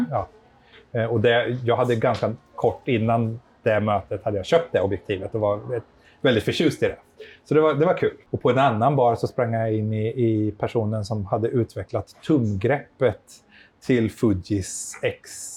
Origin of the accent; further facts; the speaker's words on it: Sweden; now in Japan; på ena sidan så är Japan så himla annorlunda jämfört med liksom vad vi är vana vid hemma i Sverige